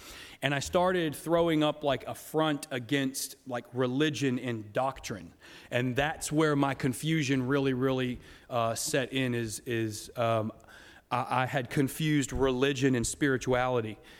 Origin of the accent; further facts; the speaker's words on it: Beaumont, Texas, United States; And my sister and I grew up in Southeast Texas, east of Houston in a city called Beaumont, which is not too far from the Gulf Coast, kind of close to Louisiana.